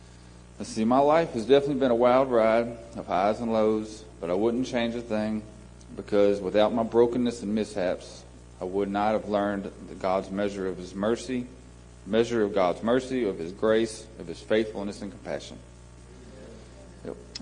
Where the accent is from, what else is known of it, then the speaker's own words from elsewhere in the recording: Memphis, Tennessee, United States; I'm 37 years old. I grew up in a great home with parents that loved me. I was raised in Memphis until I was 7. My parents moved me and my sister out of the city limits